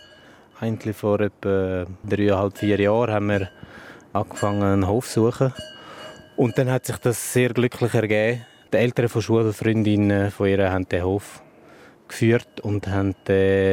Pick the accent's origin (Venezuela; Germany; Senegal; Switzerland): Switzerland; Graubünden; bin ich eigentlich auch in Graubünden aufgewachsen, im Lugnetz. Meine Eltern sind zugezogen aus dem Aargau. Darum rede ich auch romanisch, einfach Sursilvan.